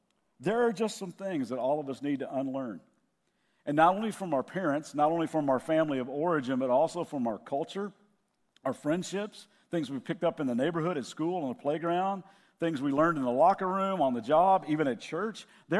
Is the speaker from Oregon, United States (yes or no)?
no; Lexington, Kentucky, United States; And my hometown, Lexington, Kentucky, is going crazy today because we beat Florida for the first time in 35 years.